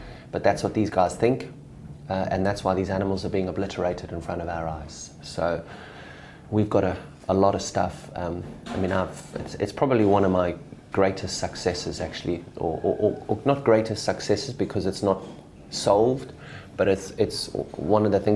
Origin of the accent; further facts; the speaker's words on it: South Africa; I am South African